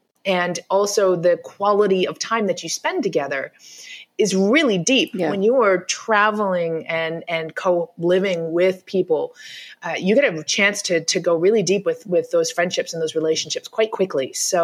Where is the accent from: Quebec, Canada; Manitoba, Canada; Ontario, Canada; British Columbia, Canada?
Ontario, Canada; Toronto; And I got back to Canada and I set up a place in Toronto, which is my hometown.